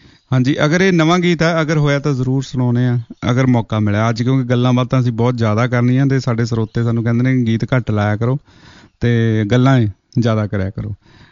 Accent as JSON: {"language": "Punjabi", "region": "Punjab", "country": "India", "said": "ਅਸੀਂ ਪੰਜਾਬੀ ਹਾਂ, ਪੰਜਾਬ ਦੇ ਰਹਿਣ ਵਾਲੇ ਹਾਂ"}